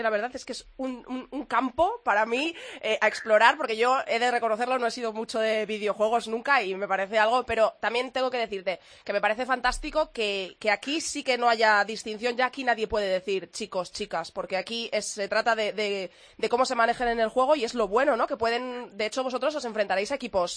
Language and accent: Spanish; Castile and León, Spain; las dos tenemos las mismas raíces, las dos somos zamoranas